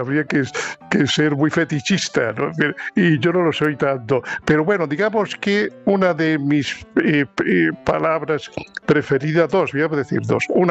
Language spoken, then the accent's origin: Spanish; Marbella, Andalusia, Spain; moved away as an adult; now in San Lorenzo de El Escorial, Spain; Bueno, yo me fui de Marbella a los 19 años, aunque he vuelto y sigo volviendo.